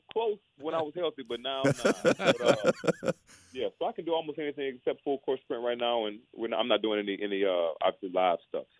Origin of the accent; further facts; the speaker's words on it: Baton Rouge, Louisiana, United States; So I'm from Baton Rouge